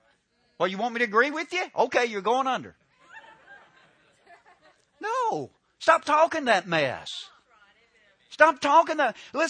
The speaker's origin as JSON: {"language": "English", "region": "the South", "country": "United States", "tie": "born or raised there", "said": "Man, I grew up in the South. They have Johnson grass in Oklahoma."}